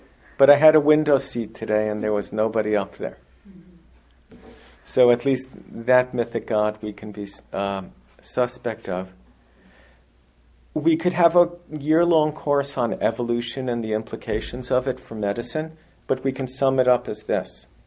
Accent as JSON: {"language": "English", "town": "Roslyn", "region": "New York", "country": "United States", "tie": "born or raised there", "said": "being white in America in the 20th century and growing up in Roslyn, Long Island"}